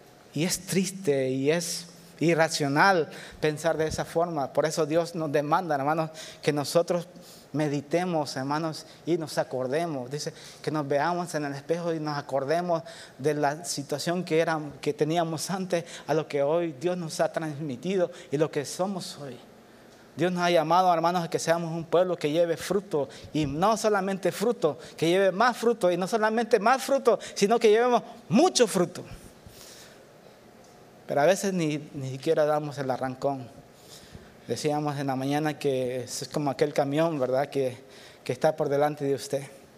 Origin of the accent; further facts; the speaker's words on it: El Salvador; moved away as an adult; A los 18 años, hermanos, yo salí de El Salvador, muy jovencito. No sabía nada de inglés, ni una pizca, ni un poquito, ni un tantito. Llegué a este país en el 93.